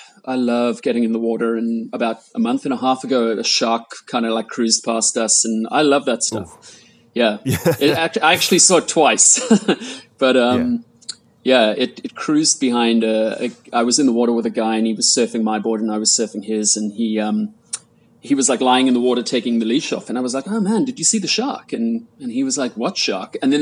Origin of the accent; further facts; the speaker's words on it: South Africa; growing up in South Africa, at the time we got up to like all kinds of like crazy stuff. So, you know, it's a very outdoorsy place.